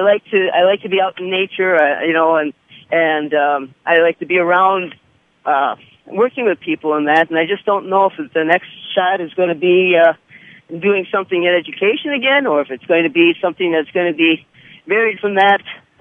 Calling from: Wisconsin, United States; No, Wisconsin.

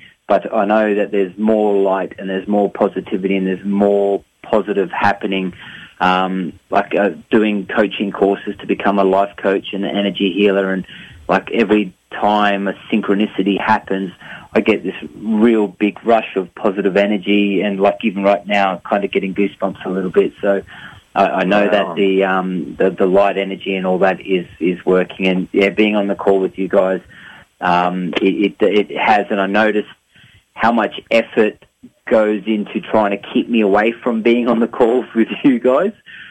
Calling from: Perth, Western Australia, Australia; I'm calling from Perth in Western Australia.

